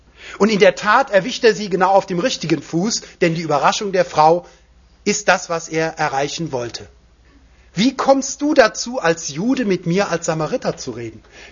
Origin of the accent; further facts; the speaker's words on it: Rhineland, Germany; ich komme aus dem Rheinland, da gibt es zwei Burgen, die heißen Katz und Maus.